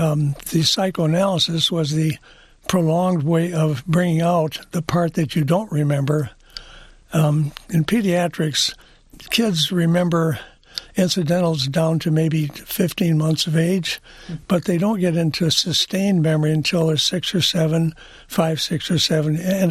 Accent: Highland Park, Michigan, United States; We grew up together in Highland Park.

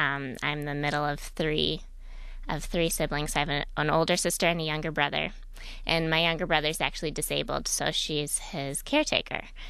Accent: Farmington Hills, Michigan, United States; Well, I grew up in Farmington Hills, a suburb of Detroit, and had a great family.

